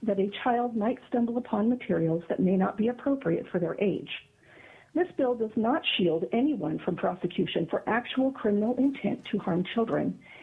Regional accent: Palmer, Alaska, United States; I'm from Palmer, representing myself.

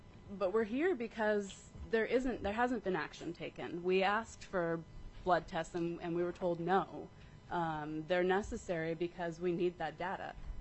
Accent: Gustavus, Alaska, United States; I'm from Gustavus

